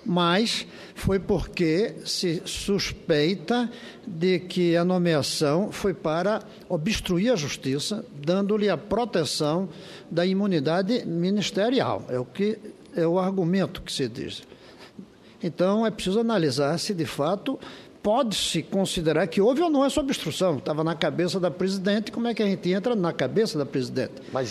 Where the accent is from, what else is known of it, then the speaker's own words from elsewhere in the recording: Pernambuco, Brazil; Como eu sou pernambucano